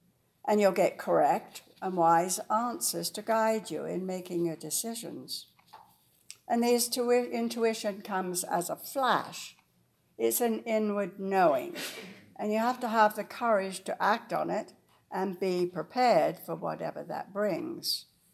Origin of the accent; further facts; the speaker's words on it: England, United Kingdom; moved away as an adult; I grew up in England, very close to family, water at the bottom of my road, the river, 8 miles away in the North Sea Ocean.